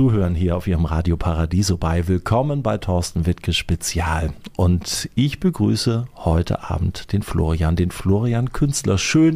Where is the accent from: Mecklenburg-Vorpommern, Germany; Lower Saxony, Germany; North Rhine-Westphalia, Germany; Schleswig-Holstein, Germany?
Schleswig-Holstein, Germany; Kiel; Ich bin ja auch Nordlicht, ich komme aus Kiel.